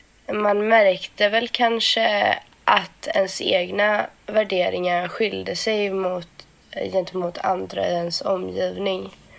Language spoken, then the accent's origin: Swedish; Kungälv, Västra Götaland County, Sweden; satt i ungdomsfullmäktige i Kungälv där jag kommer ifrån.